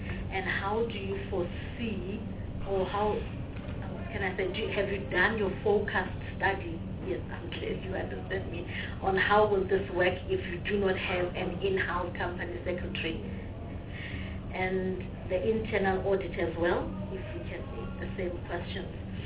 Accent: Gauteng, South Africa; because I'm from Gauteng, and I can tell you of a number of townships

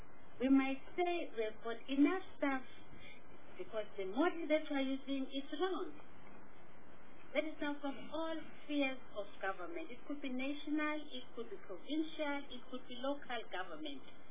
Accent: KwaZulu-Natal, South Africa; Go to the provinces. I come from KwaZulu-Natal. I didn't write my matric and my list.

